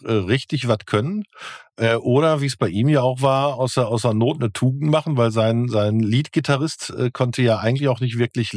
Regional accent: North Rhine-Westphalia, Germany; ich komme ja aus dem Ruhrpott

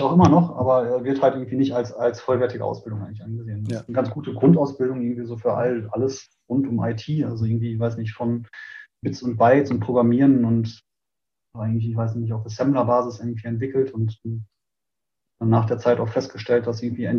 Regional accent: Münster, North Rhine-Westphalia, Germany; born there; Ich bin 34 Jahre alt, ich bin in Münster geboren, in der Nähe Münster. Von Münster auch geboren. Ja, Münster, das schöne Münster.

